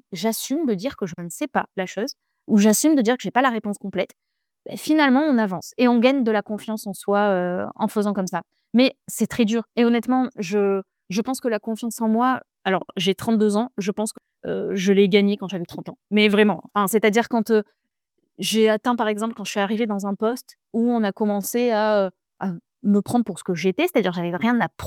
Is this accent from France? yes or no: yes; Marseille, Provence-Alpes-Côte d'Azur, France; now in Paris, France; j'ai grandi à Marseille, j'ai fait des études à Marseille.